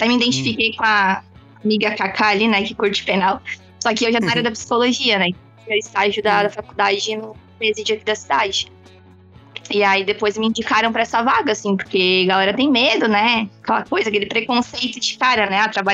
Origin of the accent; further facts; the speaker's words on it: Santa Catarina, Brazil; Então, eu sou de Santa Catarina.